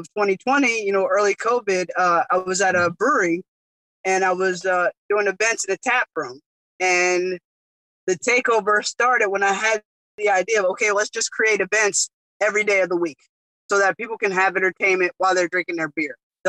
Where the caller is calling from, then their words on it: Norfolk, Virginia, United States; Norfolk, Virginia.